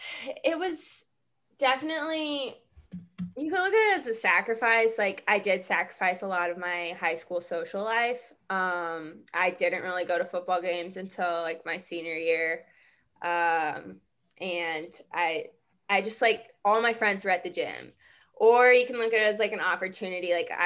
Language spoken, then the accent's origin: English; Ames, Iowa, United States; I grew up in the Ames area. My whole family's Iowa State fans.